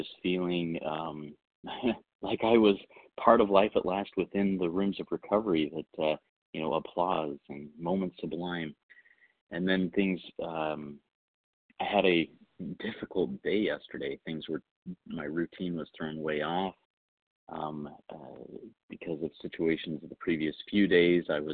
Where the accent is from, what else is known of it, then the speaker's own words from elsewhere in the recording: Washington, United States; from Washington.